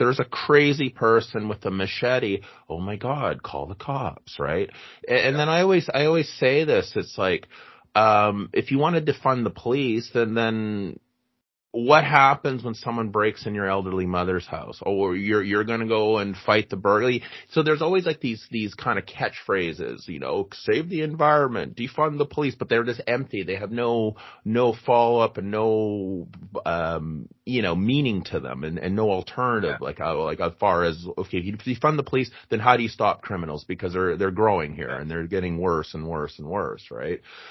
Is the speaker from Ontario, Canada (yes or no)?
no; Vancouver, British Columbia, Canada; I grew up in Vancouver. There's always douchey teens.